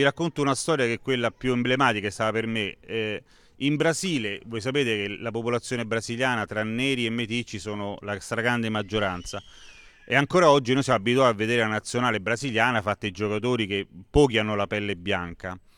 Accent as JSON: {"language": "Italian", "town": "Rome", "region": "Lazio", "country": "Italy", "said": "da quando avevo 5 anni, 4 anni nel quartiere, sono di Roma"}